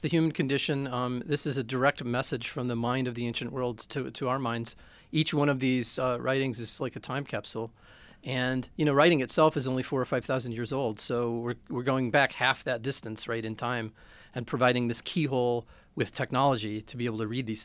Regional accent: Buffalo, New York, United States; I am from New York, actually. I grew up near Buffalo.

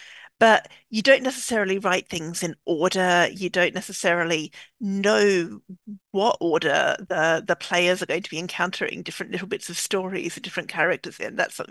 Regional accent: Australia; now in London, United Kingdom; I'm Australian and we don't have attics there. So I live in London now.

